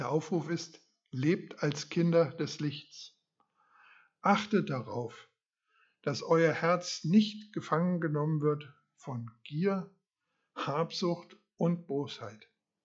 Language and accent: German; East Germany, Germany; Mir kam so eine Zeit in meiner Kindheit in Erinnerung, wo das Wasser nicht lief. Im Osten war ja immer mal Mangel